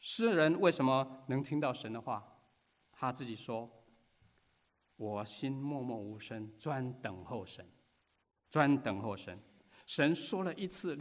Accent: China; 我们中国人所说的嫁鸡随鸡，嫁狗随狗，有点相似啊。

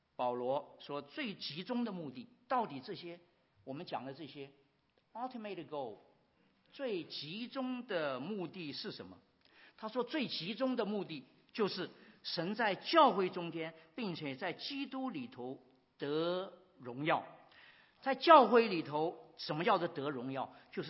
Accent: China; 这句话对我们中国人没有太大的感觉。

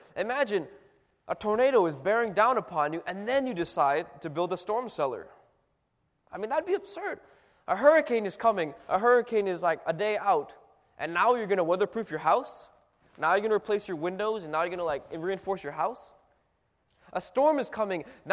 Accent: Florida, United States; I grew up in Florida, we had beaches, and we went to the beaches every now and then.

